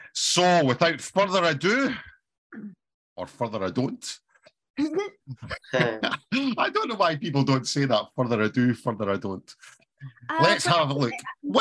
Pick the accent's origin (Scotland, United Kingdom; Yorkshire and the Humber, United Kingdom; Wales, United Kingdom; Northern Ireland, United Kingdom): Scotland, United Kingdom; I'm from Scotland in the United Kingdom, and I've been teaching English since the year 2008.